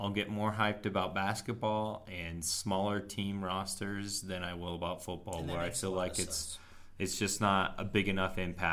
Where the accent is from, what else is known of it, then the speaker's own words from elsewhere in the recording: Virginia, United States; now in Utah, United States; I grew up in Virginia. And I'm not native to Utah.